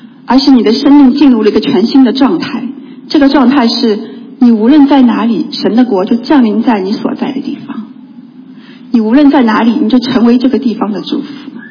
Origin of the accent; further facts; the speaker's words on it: Shanghai, China; 很多让你觉得我们上海人说操气嘞